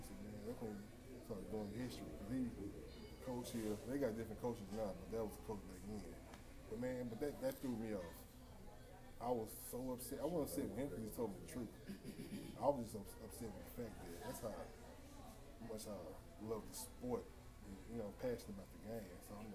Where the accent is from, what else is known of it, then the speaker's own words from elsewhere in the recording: Houston, Texas, United States; I'm from Houston.